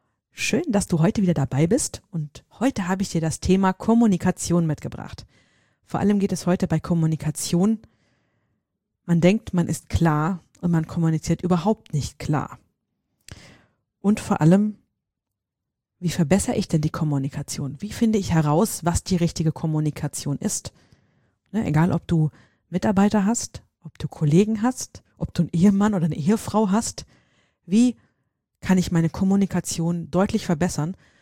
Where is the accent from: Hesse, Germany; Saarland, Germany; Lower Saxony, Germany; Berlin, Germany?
Hesse, Germany; bei uns in Hessen